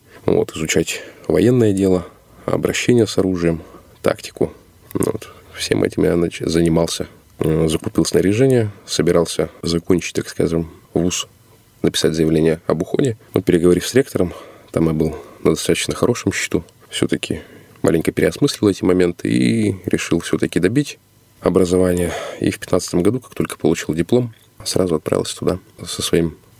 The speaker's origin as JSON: {"language": "Russian", "town": "Irkutsk", "region": "Irkutsk Oblast", "country": "Russia", "tie": "born there", "said": "Родился в Иркутске."}